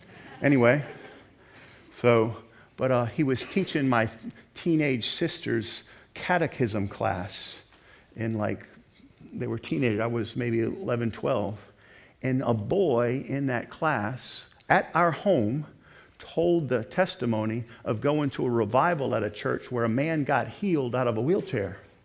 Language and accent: English; Metairie, Louisiana, United States; I grew up in Metairie, Louisiana, down there by New Orleans. My dad grew up in the downtown New Orleans area, went to Warren Easton High School.